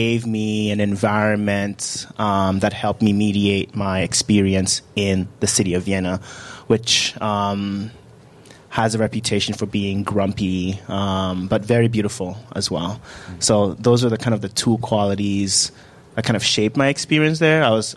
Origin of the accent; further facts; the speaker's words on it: Accra, Greater Accra, Ghana; born there; So I was born in Ghana. I was born in Accra. My parents came from different cities, Shia and Takrade, and they met in the capital city in Ghana, Accra. So that's where I was born